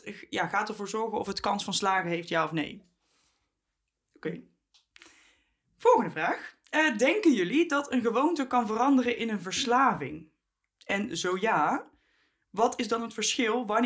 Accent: Holland, Netherlands; Nee, ik ben gewoon een Hollander.

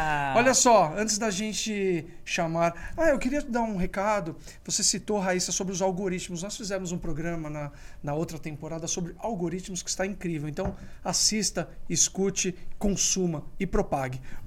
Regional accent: Guarulhos, São Paulo, Brazil; born there; Oh, eu nasci em Guarulhos, sabia?

